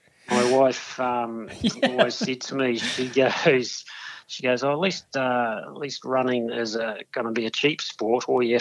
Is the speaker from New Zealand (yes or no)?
yes; Dunedin, Otago, New Zealand; born and bred in Dunedin, so, very much a local.